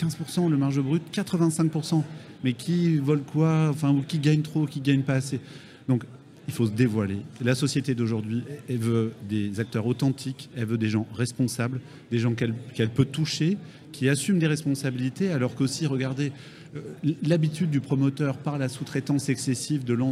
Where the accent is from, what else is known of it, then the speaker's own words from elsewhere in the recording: France; Je suis patriote, je suis français, je suis républicain, humaniste et progressiste.